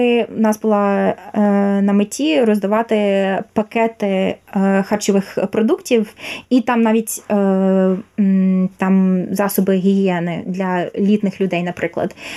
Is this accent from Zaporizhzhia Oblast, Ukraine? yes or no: no; Kharkiv, Kharkiv Oblast, Ukraine; now in New York, United States; як звичайна людина, як харків'янка, тому що я вважаю, що це мій обов'язок допомагати Харкову.